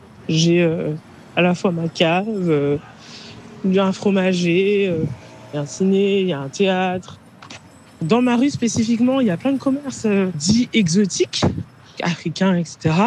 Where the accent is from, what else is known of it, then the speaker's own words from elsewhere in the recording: Blanc-Mesnil, Île-de-France, France; now in Paris, France; Quand j'étais petite, j'habitais à Blanc-Ménil.